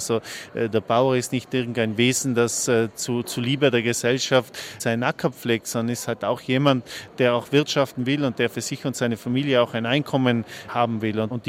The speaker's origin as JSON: {"language": "German", "region": "Trentino-Alto Adige", "country": "Italy", "said": "Naja, ich komme zum Beispiel aus Südtirol, wir machen das flächendeckend in der gesamten Landwirtschaft."}